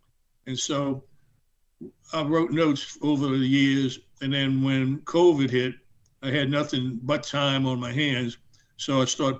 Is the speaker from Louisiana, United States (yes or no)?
yes; New Orleans, Louisiana, United States; I grew up in the French Quarter of New Orleans and went to St. Louis Cathedral Grammar School, De La Salle High School. After that, LSU, I got a degree in electrical engineering.